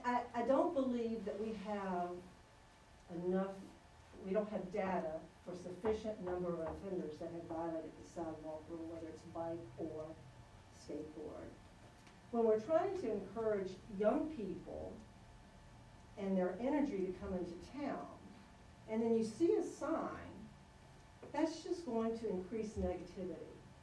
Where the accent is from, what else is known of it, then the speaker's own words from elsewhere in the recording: Amherst, United States; In my youth, I grew up in Amherst.